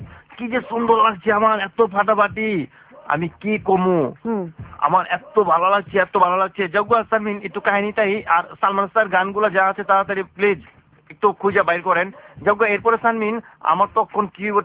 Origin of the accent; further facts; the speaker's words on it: Dhaka, Dhaka Division, Bangladesh; আমরা পুরান ঢাকার পোলাতে